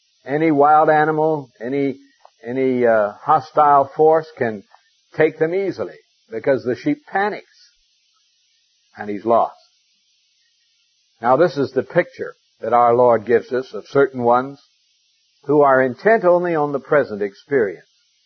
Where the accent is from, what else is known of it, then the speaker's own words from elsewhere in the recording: Montana, United States; myself, I come from Montana. And I know a good deal about sheep, lost and otherwise.